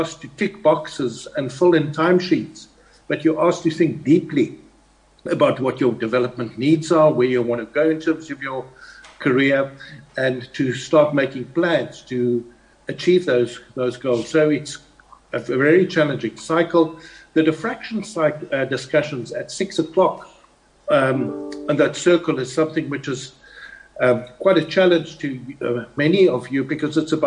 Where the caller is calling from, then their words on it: Hermanus, Western Cape, South Africa; by the way, I'm talking from Hermanus, where it's bitterly cold and lots of rain, and I hope you've got some sunshine.